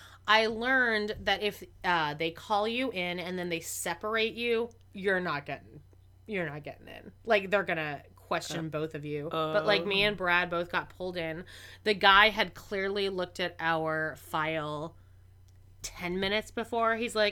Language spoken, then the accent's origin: English; Canada; I'm Canadian.